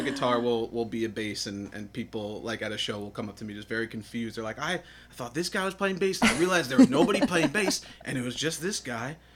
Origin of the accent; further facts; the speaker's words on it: New Paltz, New York, United States; I mean, I grew up in New Paltz, and I was just playing music, you know, at all the bars since I was, like, 16 or 17.